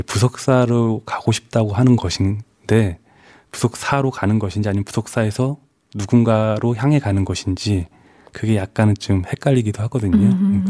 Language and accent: Korean; Chungju, North Chungcheong, South Korea; 저 사실은 제 고향이 충주인데